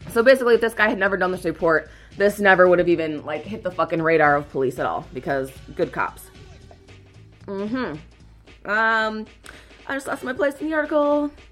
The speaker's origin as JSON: {"language": "English", "town": "Chicago", "region": "Illinois", "country": "United States", "said": "I've talked about, I'm from Humboldt Park. There was a lot of black people, a lot of Puerto Ricans and black Puerto Ricans. That was West Side."}